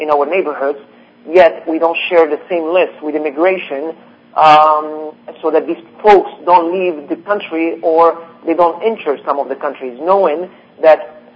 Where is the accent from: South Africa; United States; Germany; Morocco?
Morocco; English is a second language; let the government of a country like my home country, Morocco, block these people from entering